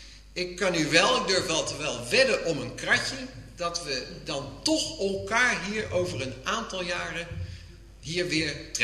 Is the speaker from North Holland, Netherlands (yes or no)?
yes; Monnikendam, North Holland, Netherlands; Ik gaf al aan, ik kom uit Monnikendam.